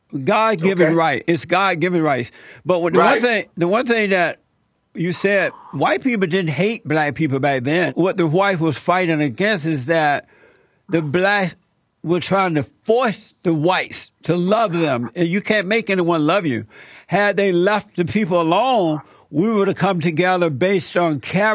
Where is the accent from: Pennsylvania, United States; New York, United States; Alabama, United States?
Alabama, United States; born there; I was born in Alabama. I grew up under Jim Crow laws.